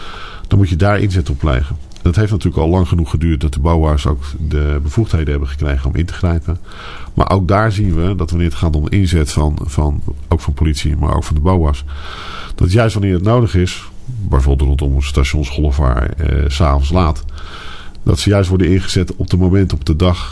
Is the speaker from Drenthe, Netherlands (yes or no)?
no; Capelle aan den IJssel, South Holland, Netherlands; Ik ben geboren en getogen in Capelle.